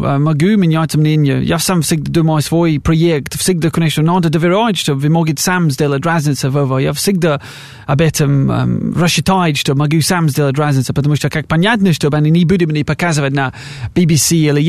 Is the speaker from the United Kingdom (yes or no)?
yes; United Kingdom; Russian is a second language; Но я из Великобритании